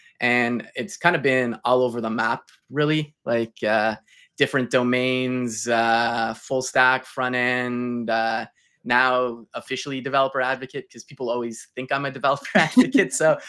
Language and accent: English; Montreal, Quebec, Canada; I'm from Montreal, Canada. So East Coast representing.